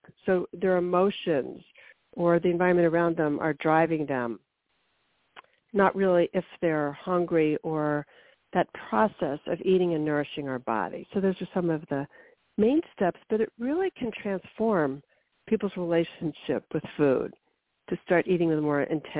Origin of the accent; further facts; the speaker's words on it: Philadelphia, Pennsylvania, United States; And I'm from Philadelphia and love pretzels.